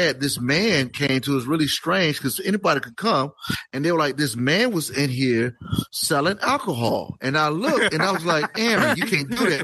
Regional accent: East Coast, United States; And I'm from the East Coast.

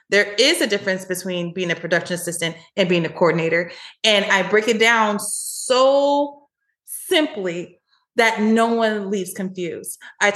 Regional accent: Tacoma, Washington, United States; And so I'm originally from Tacoma, as I said, and yes, it rains all the time, y'all.

